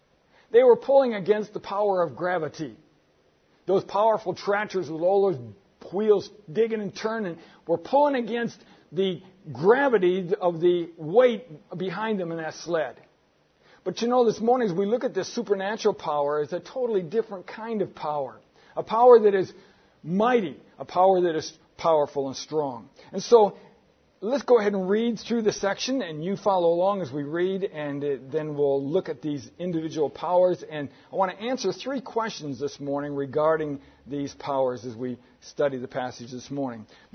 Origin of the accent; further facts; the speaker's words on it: Michigan, United States; In my home state, back in the state of Michigan in the U.S., we always had every year at what they called the county fair.